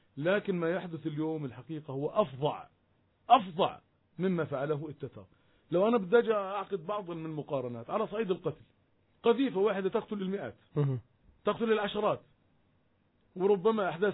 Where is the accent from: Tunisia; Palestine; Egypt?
Palestine